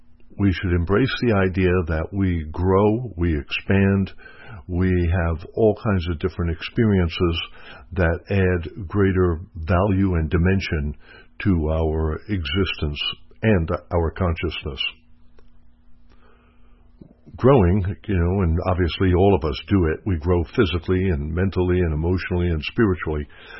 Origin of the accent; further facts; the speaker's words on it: Long Island, New York, United States; moved away as an adult; now in Florida, United States; I live in Florida and I've lived multiple places. I'm originally from Long Island, been in the military, so I've lived in multiple states for multiple times.